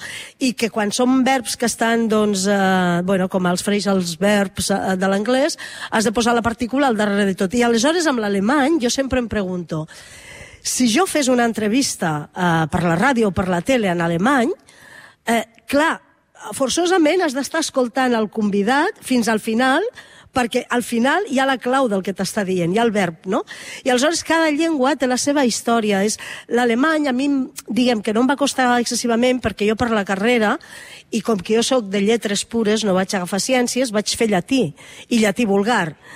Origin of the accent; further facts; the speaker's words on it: Lleida, Catalonia, Spain; also born or lived in Estopanyà; Sí, sóc de Lleida i de la Franja. De Lleida per part del meu pare i de la Franja per part de la meva mare, d'Estopanyà.